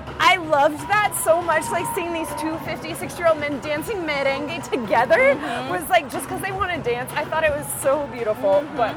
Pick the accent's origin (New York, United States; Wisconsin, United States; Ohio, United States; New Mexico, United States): New Mexico, United States; Albuquerque; No, I'm from Albuquerque.